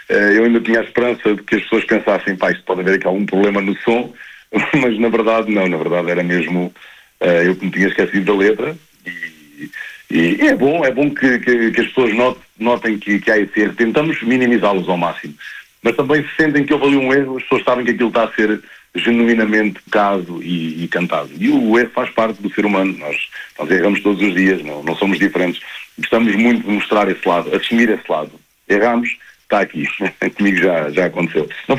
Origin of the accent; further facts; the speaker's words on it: Vieira de Leiria, Leiria, Portugal; nas festas de Vieira de Leiria, que é a minha terra